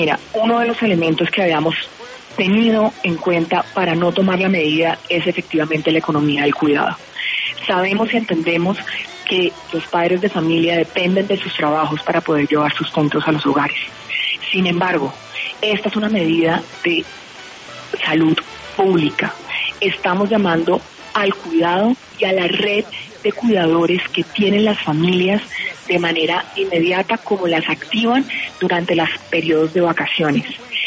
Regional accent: Cali, Valle del Cauca, Colombia; now in Bogotá, Colombia; yo soy caleña, vivo en Bogotá y no tengo red de apoyo.

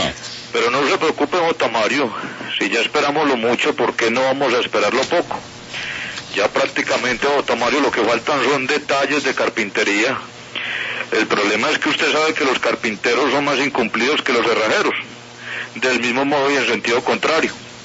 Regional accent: Colombia; Así somos los colombianos.

